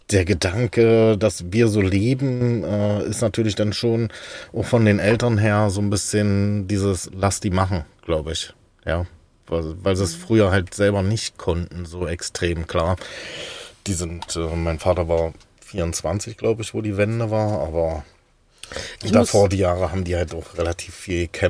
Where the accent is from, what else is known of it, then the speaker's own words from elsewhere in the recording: Magdeburg, Saxony-Anhalt, Germany; Bei mir war es ja, ich komme ja aus Magdeburg, die Ecke.